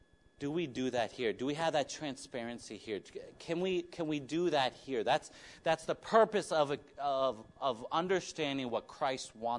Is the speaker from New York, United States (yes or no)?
yes; New York, United States; As I grew up in New York, we go to apartments and you can't even sit.